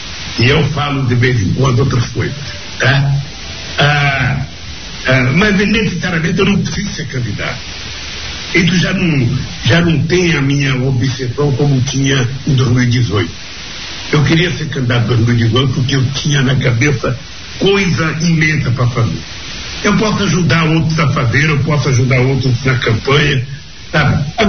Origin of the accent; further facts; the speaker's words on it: Northeast Region, Brazil; moved away; o Nordeste, eu saí do Nordeste, mas o Nordeste não saiu de mim.